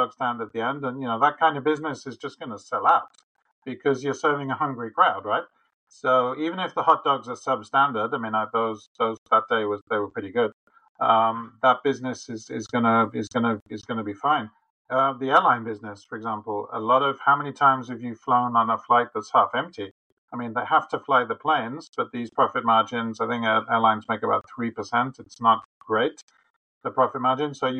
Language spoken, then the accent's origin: English; Birmingham, West Midlands, United Kingdom; now in Madrid, Spain; I'm based in Madrid, Spain. Although I originally hark from the UK, I grew up in Birmingham, the second city of the UK.